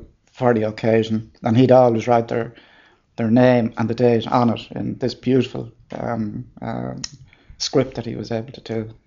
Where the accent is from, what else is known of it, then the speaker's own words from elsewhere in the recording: Cartubber, County Roscommon, Ireland; born there; also born or lived in Mullingar; I was born in Cartubber, outside Carrick and Shannon in Roscommon.